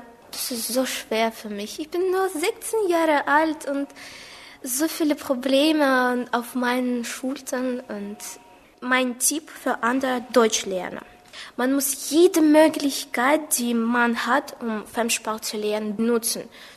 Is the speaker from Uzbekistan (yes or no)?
yes; Tashkent, Uzbekistan; German is a second language; bin 1997 geboren. Ich bin aus Usbekistan, Taschkent, das Land der Sonne, der Farbe, der Blumen.